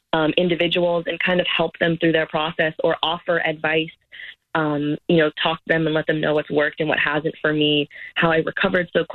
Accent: New England, United States; First of all, I'm from New England. I've been a Patriots fan my whole life.

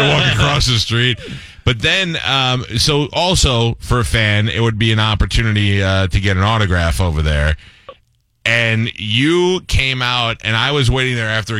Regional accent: Staten Island, New York, United States; I was a pretty poor kid. I only went to a handful of Yankee games. I grew up in Staten Island

